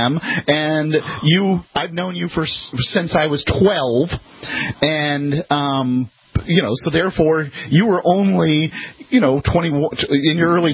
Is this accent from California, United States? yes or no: no; Sarasota, Florida, United States; born there; I was born in Sarasota Memorial Hospital.